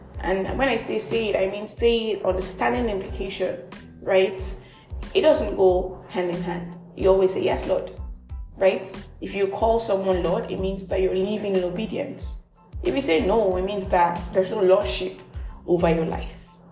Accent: Nigeria; I am that Nigerian Christian dog colleague, and this is another episode of Just Talk.

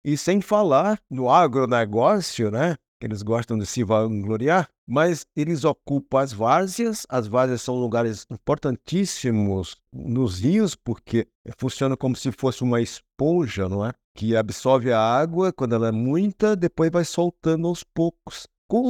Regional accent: Porto Alegre, Rio Grande do Sul, Brazil; e sou de Porto Alegre, engenheiro civil

